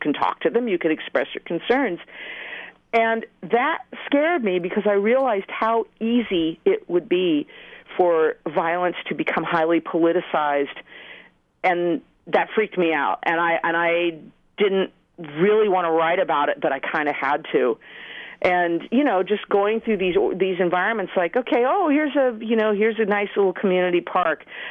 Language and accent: English; San Diego, California, United States; I'm writing a book that's set in San Diego, which is my hometown and where I recently returned a couple of years ago to live.